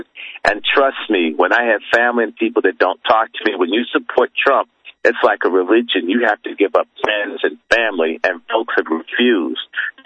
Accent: District of Columbia, United States; I grew up outside of Washington, and people use that word so much.

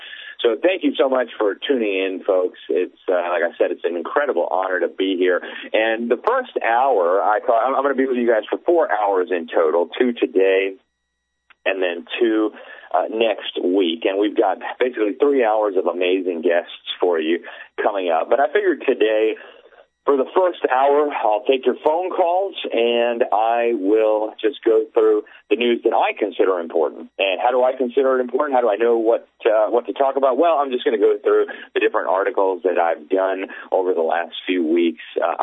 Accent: Miami, Florida, United States; And so he fled to Miami. That's, of course, my hometown, if you can call it a town.

